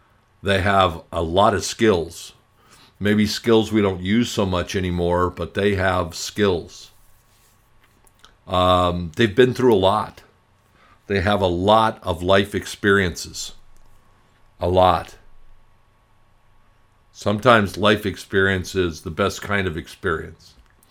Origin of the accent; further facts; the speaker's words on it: Phoenix, Arizona, United States; I remember growing up in Phoenix. My idea of fish was fish sticks. Frozen fish didn't get to Phoenix very easily.